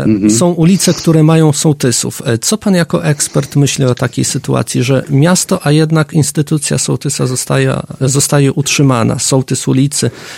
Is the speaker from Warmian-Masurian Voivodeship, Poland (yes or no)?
no; Podlaskie Voivodeship, Poland; U nas na Suwalszczyźnie fundusze sołeckie, często gminy z nich po prostu rezygnują